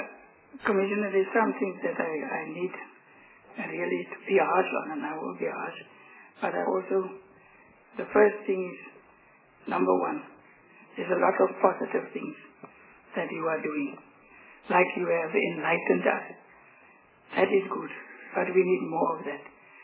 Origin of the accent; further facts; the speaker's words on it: Beaufort West, Western Cape, South Africa; The second point is, as you all know now, I'm from the Western Cape and I'm from Beaufort West.